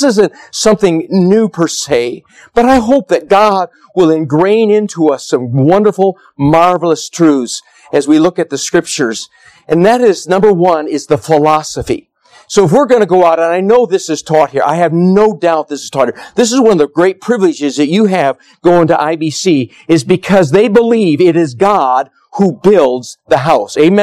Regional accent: Michigan, United States; now in Eugene, United States; I'm from Michigan. My wife's from Florida.

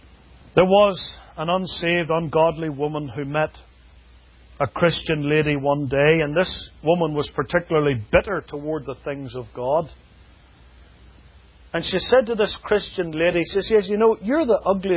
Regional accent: United Kingdom; Now, obviously, I come from the United Kingdom, and in the UK there are lots and lots of old things.

